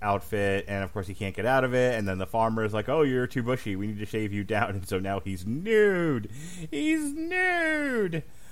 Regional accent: New York, United States; accent: New York; That's my New York accent, and it's not really an accent.

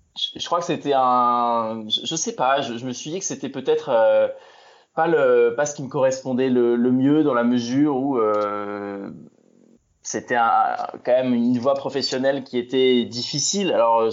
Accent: Rouen, Normandy, France; moved away as an adult; now in Paris, France; Alors moi, je suis né en Normandie, je suis né à Rouen. C'est là que j'ai passé l'intégralité de mon enfance et de mon adolescence.

